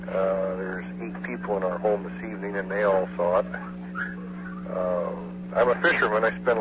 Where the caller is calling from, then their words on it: Grayland, Washington, United States; And I'm calling you from Grayland, Washington.